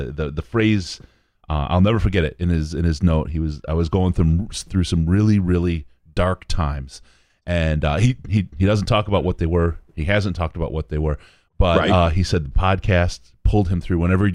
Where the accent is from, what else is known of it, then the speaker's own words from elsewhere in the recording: Detroit, Michigan, United States; moved away as an adult; also born or lived in Southern California; now in Tampa Bay, United States; I was born in Detroit, grew up in Detroit area, moved away for work back in 2007, have lived in Southern California, now Champa Bay. And, anyone asks, I'm still a Detroiter, 110%.